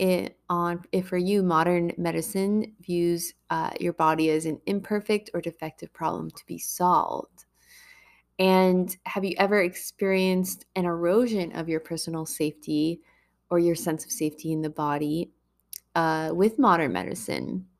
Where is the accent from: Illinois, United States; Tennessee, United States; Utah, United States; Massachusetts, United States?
Massachusetts, United States; Boston; where I grew up in Boston, which was the best area and still is for hospitals.